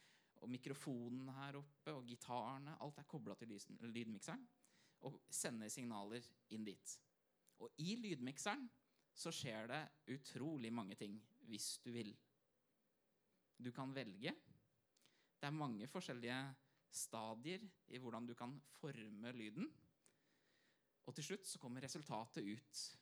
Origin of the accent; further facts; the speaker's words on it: Hamar, Innlandet, Norway; jeg vokste opp I Hamar, vokste opp I et kristent hjem. Vi gikk I Philadelphia, eller vi, for å si det på en annen måte, mamma og pappa gikk I Philadelphia I Hamar. Pinsebevegelse.